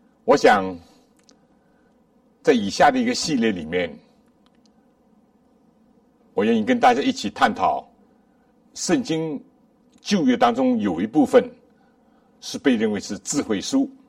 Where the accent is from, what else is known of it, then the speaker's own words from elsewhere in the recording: China; 但作为我们中国人最传统的